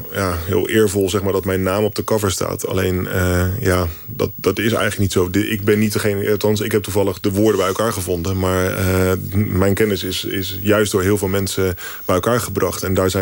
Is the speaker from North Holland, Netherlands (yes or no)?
no; Westland, South Holland, Netherlands; Ik kom uit Westland. En in het Westland heb je een aantal imkers.